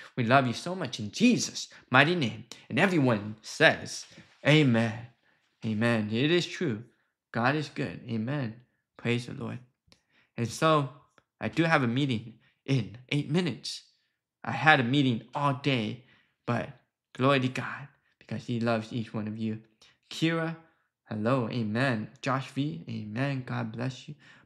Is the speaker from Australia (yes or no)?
no; United States; born there; I'm actually Taiwanese, and I was born in the States, and I live in California right now.